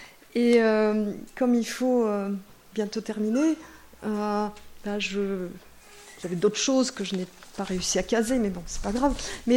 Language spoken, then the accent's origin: French; Russia; now in France; ça avait un sens politique de dire je suis russe en France